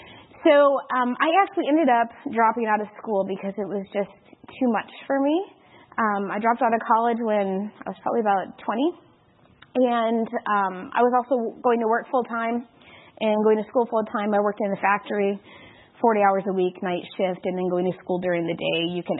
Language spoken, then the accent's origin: English; Michigan, United States; I am from Michigan.